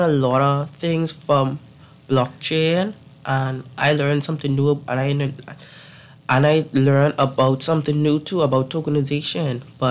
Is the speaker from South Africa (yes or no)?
no; Nassau, New Providence, Bahamas; I came from Nassau